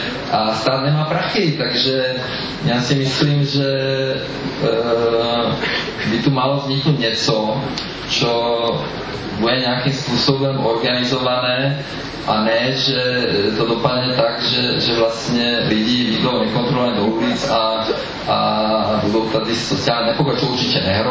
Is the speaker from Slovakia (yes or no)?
yes; Slovakia; now in Czech Republic; Já samozřejmě jsem původem Slovák, ale mám českou manželku, mám české děti, žiju tady